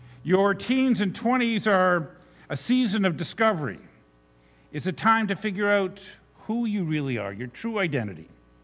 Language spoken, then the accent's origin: English; Ontario, Canada; I grew up in near the Trans-Canada Highway, a short drive between Armprior and Renfrew.